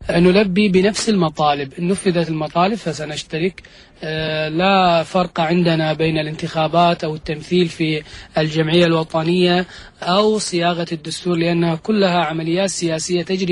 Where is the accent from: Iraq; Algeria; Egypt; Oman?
Iraq; ثم بعد ذلك نجلس نحن كعراقيين نتفاهم فيما بيننا